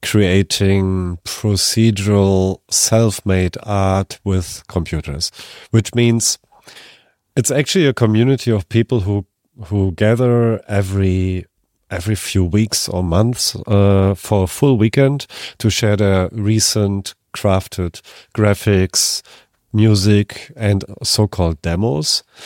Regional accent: Germany; I'm from Germany

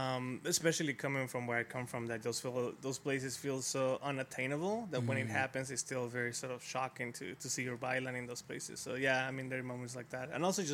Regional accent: Mexico City, Mexico; Yeah, I grew up in Mexico City. For anyone that knows Mexico City, I grew up in the north sort of part of it, Gustavo Madero, which is where the Basilica de Guadalupe is, you know, working class neighborhoods.

